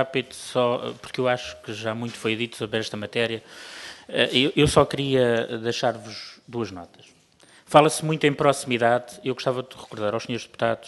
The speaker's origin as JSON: {"language": "Portuguese", "region": "Lisbon", "country": "Portugal", "said": "Eu sou lisboeta"}